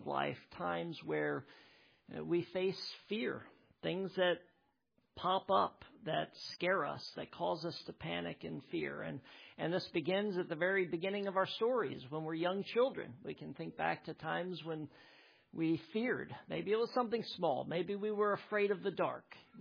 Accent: Harrisonburg, Virginia, United States; I grew up in Harrisonburg, Virginia, just about 2 hours from here, not too far away there in the beautiful Shenandoah Valley.

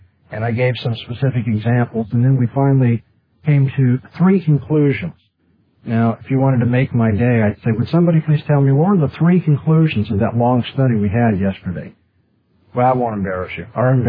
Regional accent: California, United States

